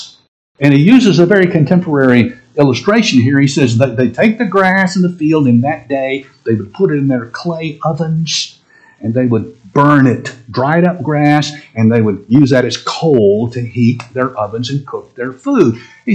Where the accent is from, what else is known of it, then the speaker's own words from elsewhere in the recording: Tennessee, United States; I was born and raised in Tennessee, and boy, those magnolias are just gorgeous.